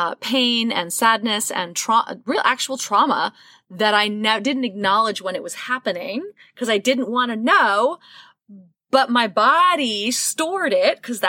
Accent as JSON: {"language": "English", "town": "New York City", "region": "New York", "country": "United States", "tie": "born or raised there", "said": "I grew up in New York City, classic New York apartment, very long, skinny hallway."}